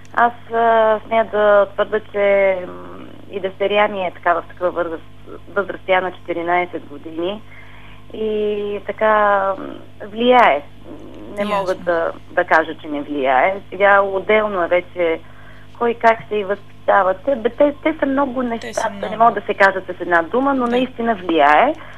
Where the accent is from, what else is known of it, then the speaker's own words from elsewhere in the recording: Laki, Plovdiv Province, Bulgaria; вече не ръководя децата към моя роден град Лъки